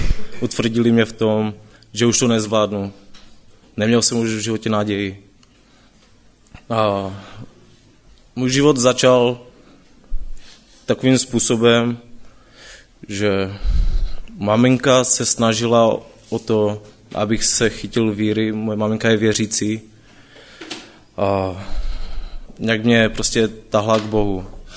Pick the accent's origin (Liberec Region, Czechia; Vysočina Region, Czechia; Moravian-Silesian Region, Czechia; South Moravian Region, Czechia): Moravian-Silesian Region, Czechia; Český Těšín; já jsem původně z Českého Těšína a teď jsem student